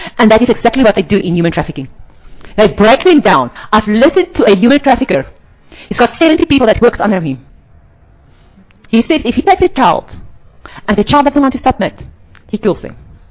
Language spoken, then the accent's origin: English; South Africa; The world is stunned. We are South African say, oh, nothing happened.